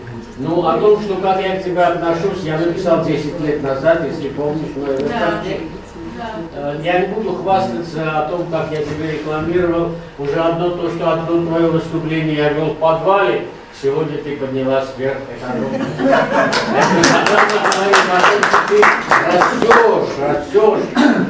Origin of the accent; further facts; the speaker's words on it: Armenia; И, конечно, мы, армяне, радуемся, что ты получаешь признание даже за пределами Российской Федерации.